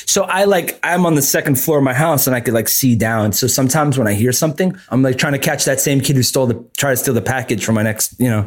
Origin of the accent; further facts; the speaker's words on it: New York, United States; I'm from New York.